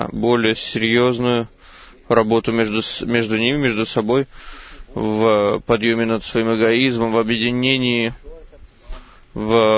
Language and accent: Russian; Norway; Russian is a second language; из Норвегии.